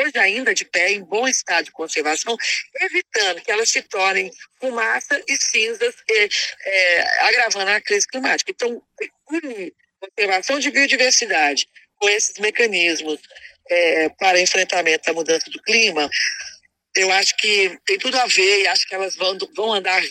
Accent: Brazil; Afinal de contas, como brasileiros, a gente se relaciona com esses espaços naturais.

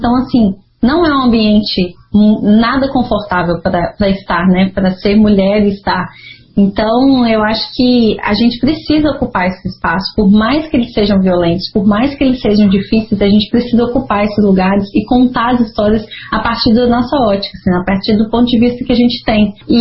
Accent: Minas Gerais, Brazil; por ser também vizinha, né, de Mariana, vizinha do crime, eu ainda não entendia como mineira, assim, né, o que é ser mineira. Ah, eu vim de uma terra, de montanhas, de cafezinho, de pessoas acolhedoras

